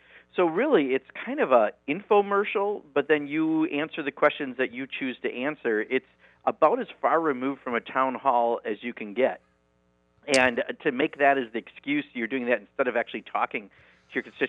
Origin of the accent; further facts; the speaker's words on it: Kenosha, Wisconsin, United States; it was my hometown of Kenosha. You know, and I've got, you know, my mom and my cousins, but, you know, my friends from high school and their kids and their grandkids.